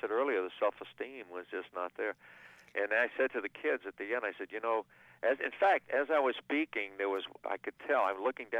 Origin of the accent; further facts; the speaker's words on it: New York City, New York, United States; Oh, I was born in Brooklyn, you know, and I just, and growing up there, you know